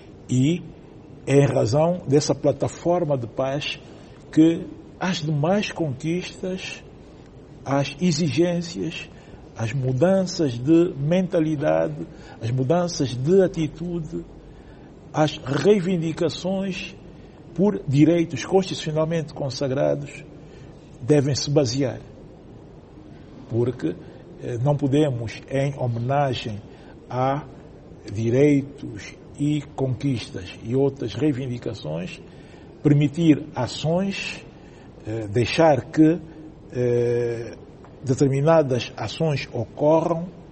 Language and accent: Portuguese; Angola